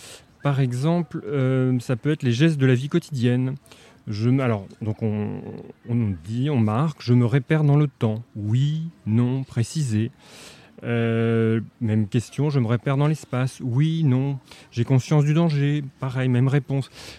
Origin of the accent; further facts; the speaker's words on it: Nantes, Pays de la Loire, France; je viens de Nantes.